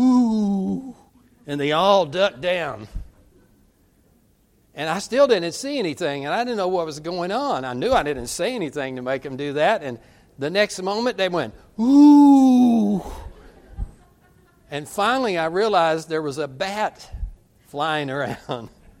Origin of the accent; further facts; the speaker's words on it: Southern United States, United States; though I come from the South.